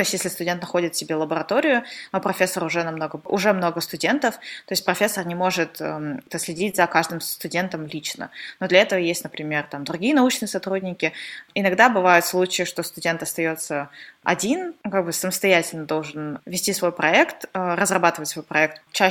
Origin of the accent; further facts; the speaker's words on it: Russia; То есть, когда говоришь, что я из России, вот, потом люди подходят и говорят, о боже, ну это же так стереотипично.